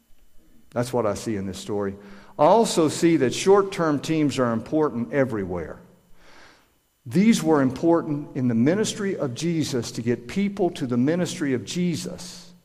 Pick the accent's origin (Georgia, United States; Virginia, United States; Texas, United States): Georgia, United States; because I'm not from Western PA. I'm from Georgia.